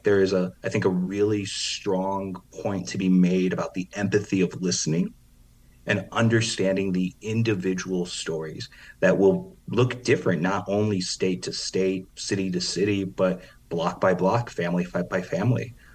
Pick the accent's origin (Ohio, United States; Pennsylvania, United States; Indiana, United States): Indiana, United States; East Chicago; who ran a grocery store in my hometown of East Chicago, Indiana